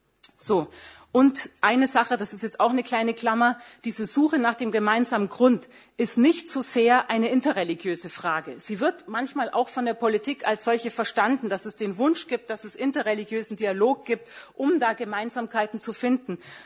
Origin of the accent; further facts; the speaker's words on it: Berlin, Germany; ich komme aus Berlin, da ist sowas schon eher eine exotische Minderheitenveranstaltung